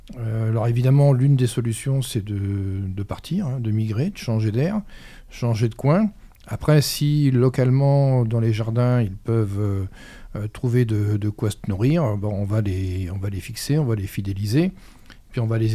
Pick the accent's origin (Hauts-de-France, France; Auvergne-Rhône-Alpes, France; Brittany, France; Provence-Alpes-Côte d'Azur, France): Hauts-de-France, France; Crépy-en-Valois; born there; moi je suis donc du coin, je suis né à Crépy-en-Valois il y a maintenant bien longtemps